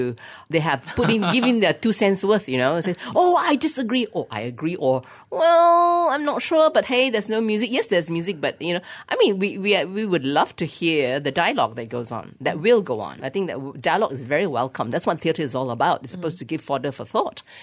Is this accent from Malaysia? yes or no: yes; Malaysia; And we use the word Kepo. So you see, we are very Malaysian.